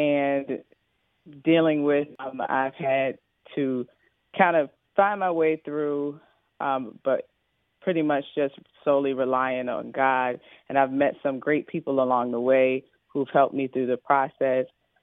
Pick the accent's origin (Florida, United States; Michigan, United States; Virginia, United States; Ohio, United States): Virginia, United States; Newport News; born or raised there